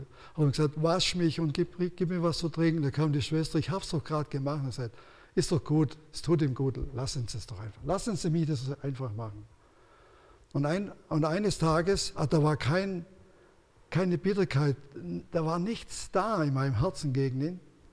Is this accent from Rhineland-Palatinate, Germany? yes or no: no; Ulm, Baden-Württemberg, Germany; born there; ich bin jetzt 77, das war glaube ich vor 3 oder 4 Jahren, ich weiß, wo ich in Ulm auf die Welt gekommen bin